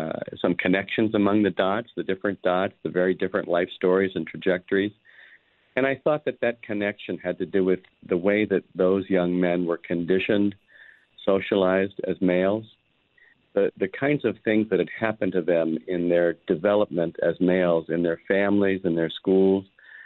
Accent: Delaware, United States; working as a counselor at the juvenile justice system in my home state of Delaware.

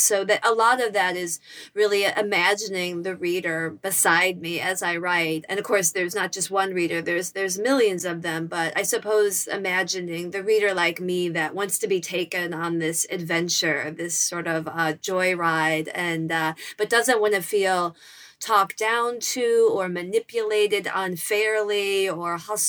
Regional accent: Midwest, United States; now in New York, United States; I'm from the Midwest and I grew up with a lot of men like that. And of course, they're everywhere. I live in New York now, and I know these men too.

